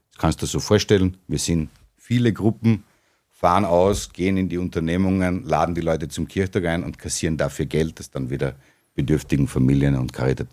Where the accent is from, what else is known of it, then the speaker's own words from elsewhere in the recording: Villach, Carinthia, Austria; Ich bin gebürtiger Villacher und auch noch sehr tief verwurzelt in meiner Heimatstadt.